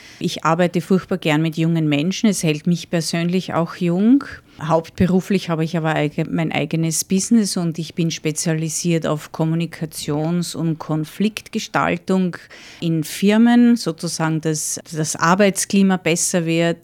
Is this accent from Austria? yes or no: yes; Austria; now in Australia; also ich bin sozusagen vor 15 Jahren aus Österreich nach Australien gekommen.